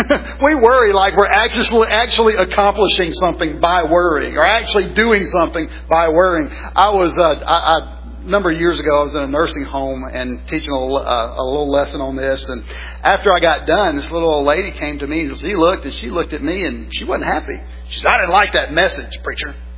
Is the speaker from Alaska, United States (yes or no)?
no; Mississippi, United States; You know, growing up in South Mississippi, if you said something just dumb or stupid, you'd very likely get a sarcastic comment back.